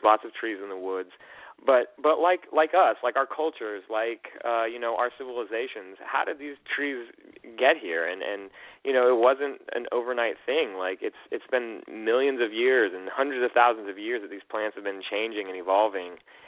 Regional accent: Florida, United States; I grew up in Polk County, Florida, which is, you know, I grew up on the rural end of that county.

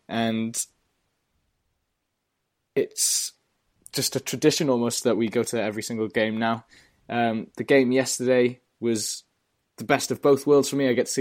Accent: Cardiff, Wales, United Kingdom; also born or lived in Swansea; So I was born in Swansea. My dad's originally from Swansea. And although I've spent the majority of my childhood growing up in Cardiff

